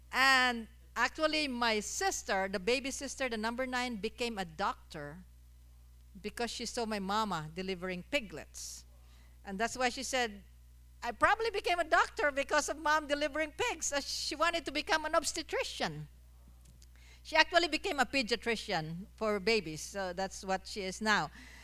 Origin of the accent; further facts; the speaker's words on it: La Carlota, Negros Occidental, Philippines; I grew up in La Carlota in the Philippines with my mom and dad. I am one of nine children. I'm number eight. We were poor